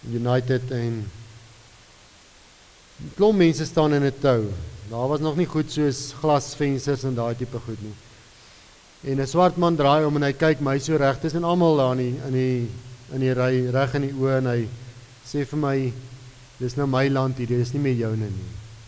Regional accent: Hartbeesfontein, North West, South Africa; ek het groot geword daar in Wes-Transvaal, Hartbeesfontein, Noordwes

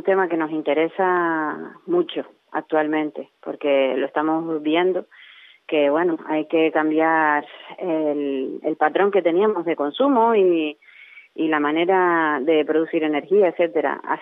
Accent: Canary Islands, Spain; porque somos canarios, somos isleños

